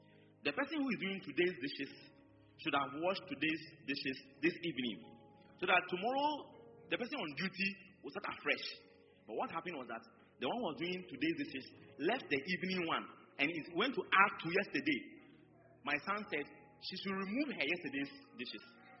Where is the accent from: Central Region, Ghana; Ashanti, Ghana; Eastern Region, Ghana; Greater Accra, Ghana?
Ashanti, Ghana; Kumasi; Me, I came from Kumasi, but you can't go anywhere.